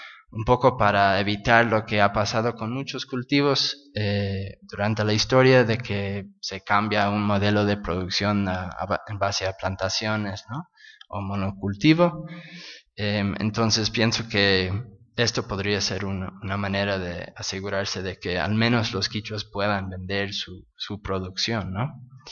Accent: United States; Spanish is a second language; siendo pues gringo, siendo de Estados Unidos, ¿no?

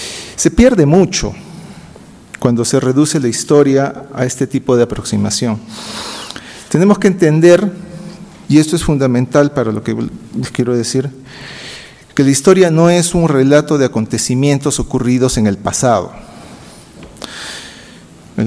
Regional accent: Peru; siendo un diplomático peruano en ejercicio en el Ecuador

